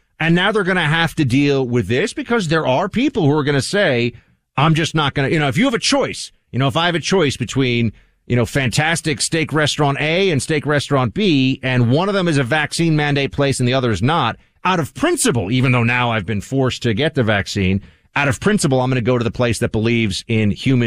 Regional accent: New York, United States; I've said this so many times as a New Yorker to the rest of the country.

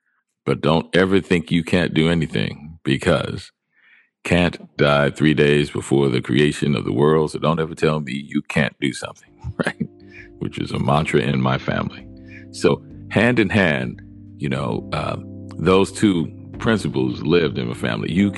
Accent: New Orleans, Louisiana, United States; Because I was being from New Orleans.

